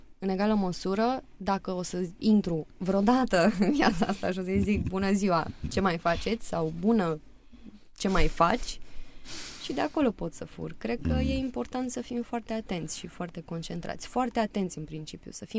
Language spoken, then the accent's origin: Romanian; Buzău, Buzău County, Romania; Vorbesc în românește, sunt din Buzău eu.